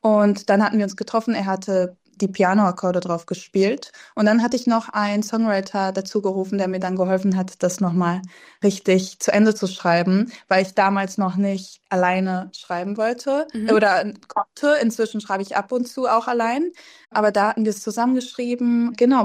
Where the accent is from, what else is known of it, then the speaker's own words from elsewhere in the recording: Berlin, Germany; Also, ich bin aufgewachsen in Kreuzberg, deswegen ja. Das ist so der Hotspot von Berlin, glaube ich. Ich habe da so 15 Jahre lang gewohnt, würde ich sagen. Jetzt wohne ich in Wilmersdorf-Charlottenburg.